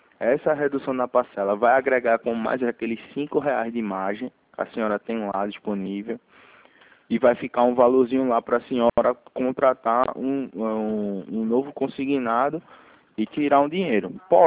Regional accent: Recife, Pernambuco, Brazil; Eu sou de Recife.

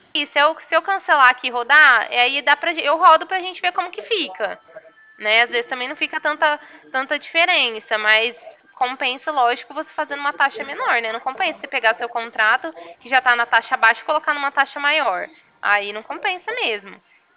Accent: Ribeirão Preto, São Paulo, Brazil; Prefeitura aqui de Ribeirão Preto, né? Que eu sou daqui de Ribeirão.

